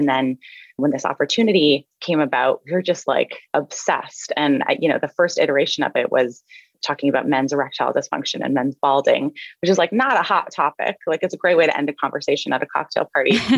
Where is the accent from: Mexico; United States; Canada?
Canada; Yeah, so about me, I'm Canadian. I was raised by a single mom